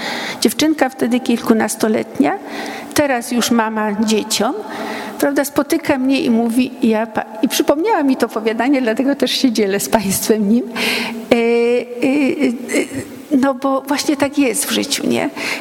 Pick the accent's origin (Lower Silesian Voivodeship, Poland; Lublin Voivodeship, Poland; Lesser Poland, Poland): Lublin Voivodeship, Poland; Nasutów; Mówię: o, a jestem z Nasutowa.